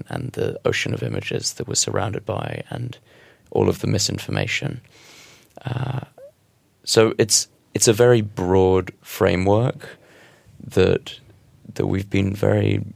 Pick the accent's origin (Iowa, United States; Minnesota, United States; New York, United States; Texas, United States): New York, United States; just growing up in New York